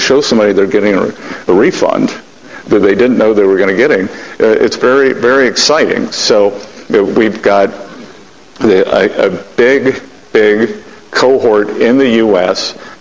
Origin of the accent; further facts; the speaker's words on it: South Carolina, United States; my deep, dark secret is I am from South Carolina, and like many people there, I have a Dr. Pepper for breakfast